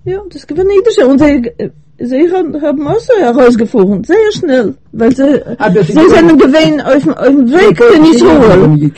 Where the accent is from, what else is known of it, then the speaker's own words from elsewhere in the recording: Poland; born there; Ich bin geboren in Walbzig. Das ist eine sehr große Gemeinde von den Juden.